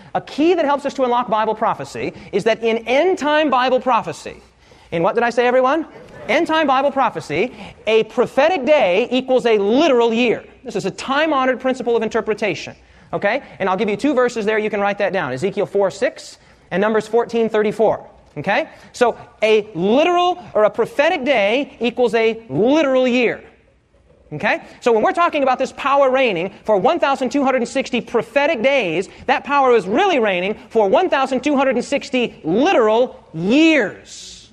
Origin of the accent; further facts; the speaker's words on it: United States; I happen to be an American here, and there's no shame in being an American.